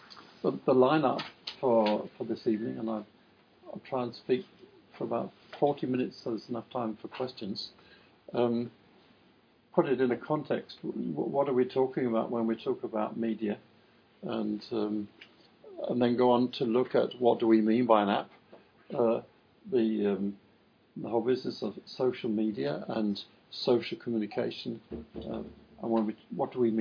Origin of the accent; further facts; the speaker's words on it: Denmark; I'm from Denmark.